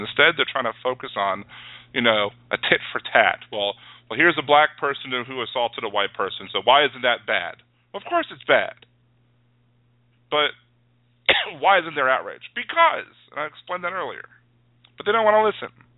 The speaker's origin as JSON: {"language": "English", "region": "Maryland", "country": "United States", "said": "well, I guess technically I'm from the South because Maryland's below the Mason-Dixon line. But, you know, I wasn't raised in the Deep South."}